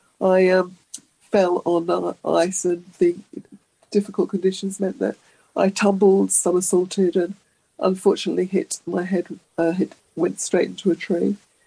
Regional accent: England, United Kingdom; moved away as an adult; also born or lived in London; now in Sydney, Australia; I'd arrived in Sydney a few years prior after I grew up in England and had worked in London for a number of years

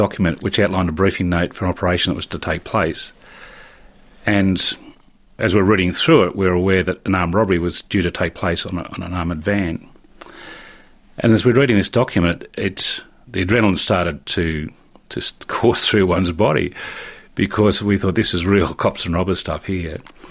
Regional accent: Cumnock, New South Wales, Australia; I was a young man from the bush. My hometown had 250 people in it. I left school and ended up being a shearer. So I went from the shearing sheds of Cumnock to the streets of Darlinghurst, which were worlds apart.

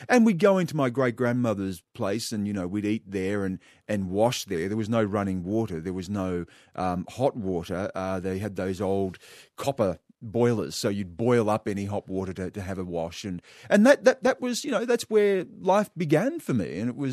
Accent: Griffith, New South Wales, Australia; born there; I grew up everywhere. I was born in Griffith in New South Wales in 1963. My father, that was basically where my father was from. He was from the Wiradjuri people, central western New South Wales. My mother was a Gumilaroi woman from Coonabarabran.

